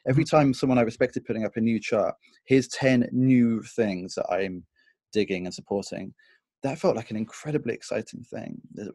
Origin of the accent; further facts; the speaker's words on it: Bournemouth, South West England, United Kingdom; when I was growing up in Bournemouth